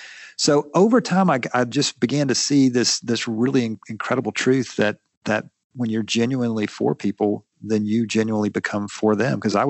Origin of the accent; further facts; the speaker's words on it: Atlanta, Georgia, United States; Well, I'll try to keep my y'alls to a minimum, but I'm from the South here in Atlanta, North Atlanta. Lived here most of my life.